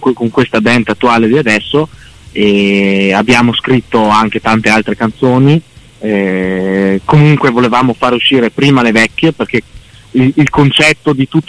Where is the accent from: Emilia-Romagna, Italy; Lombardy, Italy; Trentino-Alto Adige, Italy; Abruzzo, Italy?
Trentino-Alto Adige, Italy; Bolzano; Di Bolzano, noi due siamo di Bolzano